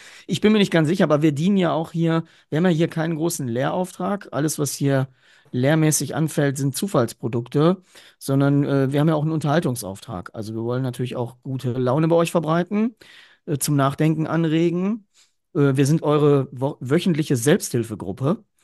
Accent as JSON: {"language": "German", "region": "North Rhine-Westphalia", "country": "Germany", "said": "Ja, Alter ist leider hier bei uns im Ruhrgebiet natürlich so in etwa wie, das ist so ein Vorzeichen."}